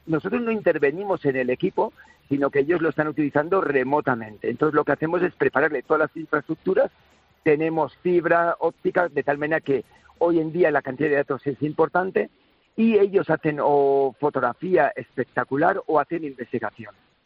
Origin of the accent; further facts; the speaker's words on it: Navarre, Spain; also born or lived in Extremadura; Soy autóctono de Navarra, pero por motivos laborales me tuve que trasladar a Extremadura.